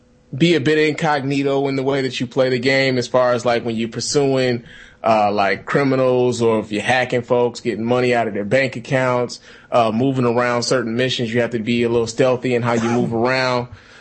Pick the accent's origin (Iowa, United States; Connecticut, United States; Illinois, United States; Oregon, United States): Illinois, United States; Chicago; because I'm from Chicago and Chicago is near and dear to my heart.